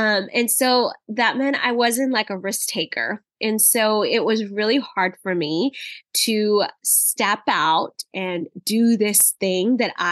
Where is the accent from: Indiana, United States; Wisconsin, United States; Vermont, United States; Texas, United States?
Texas, United States; Dallas; I grew up in Dallas, Texas, and even as a kid, I remember one of my uncles would always take all the kids